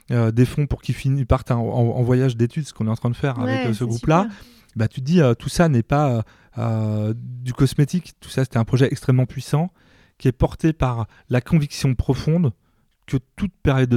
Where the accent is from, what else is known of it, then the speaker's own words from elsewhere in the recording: Pays de la Loire, France; Je viens de la Mayenne.